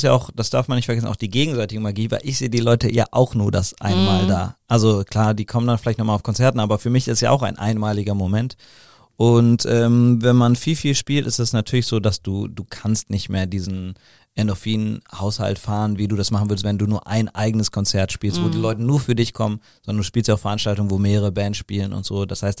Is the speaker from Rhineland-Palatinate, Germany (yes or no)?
no; Cologne, North Rhine-Westphalia, Germany; born there; Also ich bin in Köln-Porz geboren.